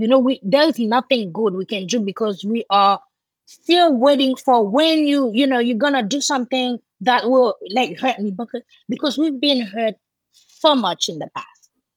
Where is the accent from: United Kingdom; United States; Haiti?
Haiti; Jacmel, Sud-Est; And the road leading to Jacmel, my hometown, was closed through Martissant